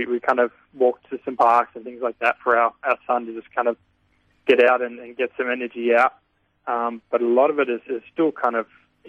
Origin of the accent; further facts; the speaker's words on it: Frankston, Victoria, Australia; I'm from Frankston and he's from down that way.